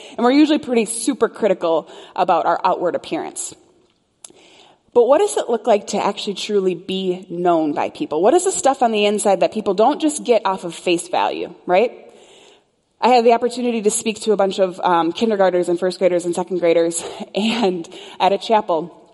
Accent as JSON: {"language": "English", "town": "Chicago", "region": "Illinois", "country": "United States", "said": "I'm from Chicago, but I'm not a Bears fan."}